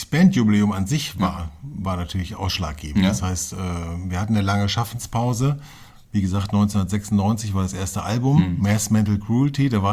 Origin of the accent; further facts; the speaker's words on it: Hameln, Lower Saxony, Germany; also born or lived in Hannover; Das heißt, ich bin von Hannover nach Hameln gezogen, bin dort aufgewachsen, dann bin ich nach Befern gezogen, auch im Weserbergland, bin ja ein alter Niedersachse